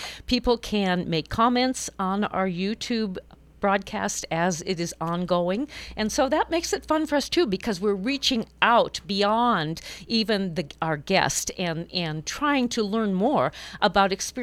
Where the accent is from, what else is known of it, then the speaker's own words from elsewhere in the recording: Minnewaukan, North Dakota, United States; Our next guest is going to be a dear neighbor of ours from where we grew up in Minocan.